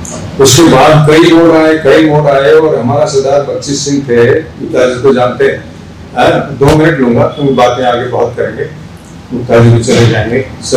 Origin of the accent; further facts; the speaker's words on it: Kurukshetra, Haryana, India; मैं कुरुक्षेत्र से हूँ